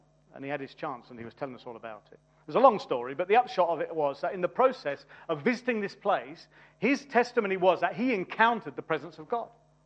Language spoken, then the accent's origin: English; South East England, United Kingdom; People say, where are you from? Where are you from originally? Say, Surrey. They say, where are you from? Surrey.